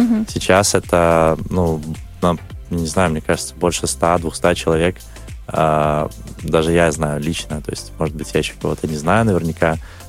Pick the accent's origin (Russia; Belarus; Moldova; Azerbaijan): Belarus; все кричали за Беларусь, потому что они, ну, по сути, как бы вообще не знали даже, наверное, ну, откуда я.